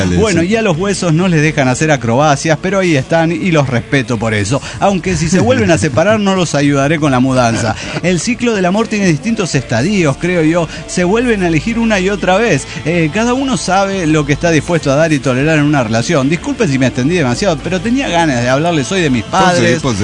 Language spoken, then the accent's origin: Spanish; Buenos Aires, Argentina; Hola, ¿cómo están? … de Buenos Aires, Argentina.